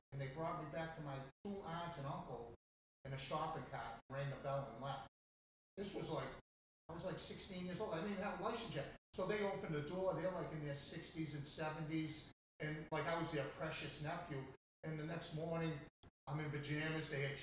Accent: Massachusetts, United States; So, like I said, I'm from Massachusetts. The first time I drank, I was 14 years old.

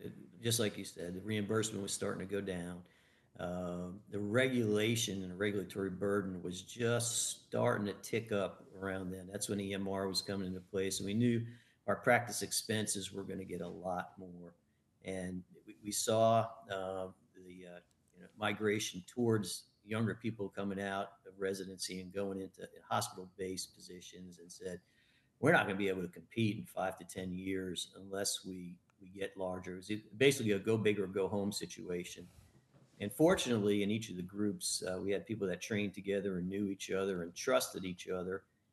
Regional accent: New Hyde Park, New York, United States; Well, I was born and raised in New Hyde Park, New York, which is on Long Island, and went to college and med school down at Emory University in Atlanta.

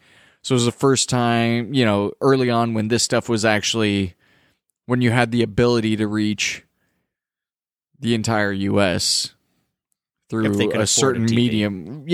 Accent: El Paso, Texas, United States; So I'm from El Paso, Texas, right?

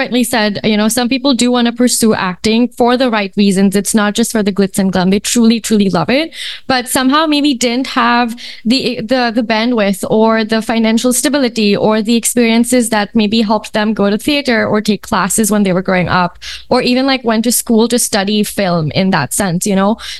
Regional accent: Pune, Maharashtra, India; Pune. I'm from Pune.

